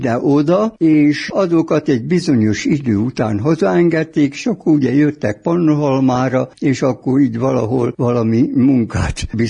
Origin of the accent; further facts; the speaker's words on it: Galambok, Zala, Hungary; born there; Galambok volt a szülőfalum, a Zalakaros mellett van, a fürdő mellett.